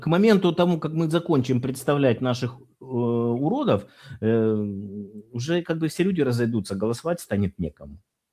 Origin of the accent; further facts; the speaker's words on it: Kyiv, Ukraine; Я тоже не Венедиктов, но я киевлянин, как и ты.